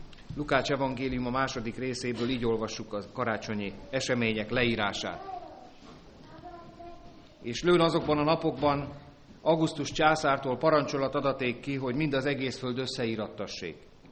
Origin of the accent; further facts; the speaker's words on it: Tápiószele, Pest, Hungary; Tápió Szelin, ahol felnőttem